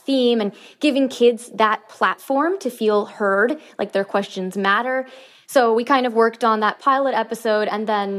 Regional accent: Miami, Florida, United States; born there; I was born in Miami, but my father's from Chile, my mother's from Argentina. I, like most of these kids, speak Spanish at home.

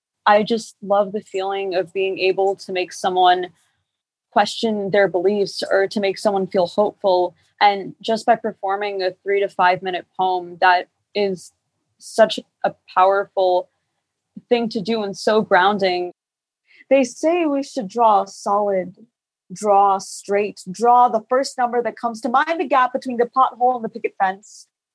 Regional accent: Staten Island, New York, United States; I am 17. I'm from New York City. I'm from Staten Island.

